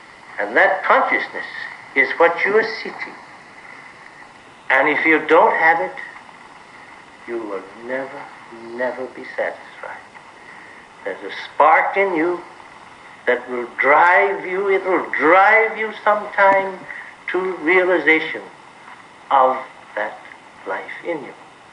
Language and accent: English; Missouri, United States; And I had to be shown, because I'm from Missouri, you know.